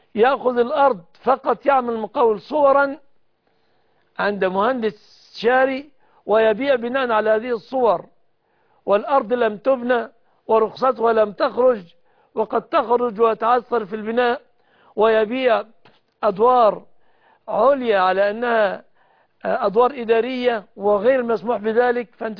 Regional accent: Egypt; بلادنا مصر

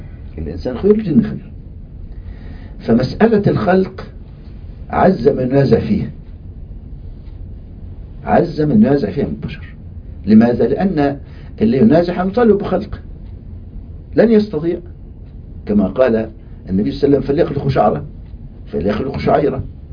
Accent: Egypt; عندنا في مصر

